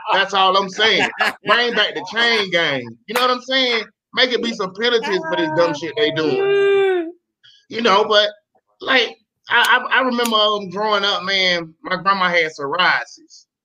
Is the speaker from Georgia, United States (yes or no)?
yes; Georgia, United States; also born or lived in New Jersey; I'm originally from Georgia. Well, I was born in Jersey.